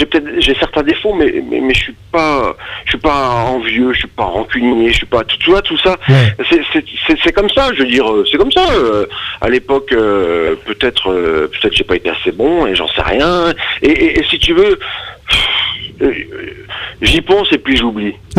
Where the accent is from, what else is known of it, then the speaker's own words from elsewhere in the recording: Metz, Grand Est, France; also born or lived in La Rochelle / Haute-Marne; je viens de Metz, Moselle, 57. Voilà, moi, je suis vraiment de l'Est. Et j'ai vécu un peu partout. Enfin, j'ai vécu un peu La Rochelle quelques années avec mes parents. Après, je suis remonté dans l'Est, en Haute-Marne.